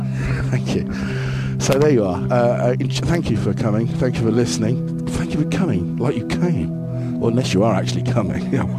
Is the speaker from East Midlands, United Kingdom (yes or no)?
yes; Northampton, East Midlands, United Kingdom; and I grew up in Northampton.